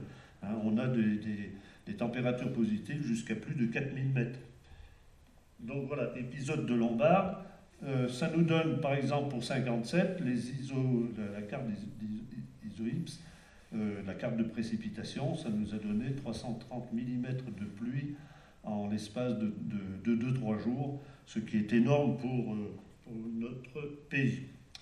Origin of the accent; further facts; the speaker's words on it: Auvergne-Rhône-Alpes, France; l'espérance de vie en Basse-Maurienne était bien moindre que ici, chez nous, en Haute-Maurienne.